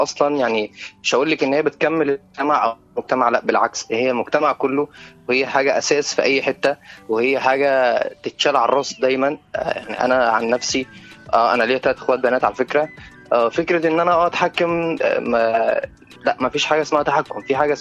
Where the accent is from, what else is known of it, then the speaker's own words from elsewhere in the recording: Ismailia, Ismailia Governorate, Egypt; من اسماعيليه على فكره انا برضه مذيع في راديو عندنا في الاسماعيليه.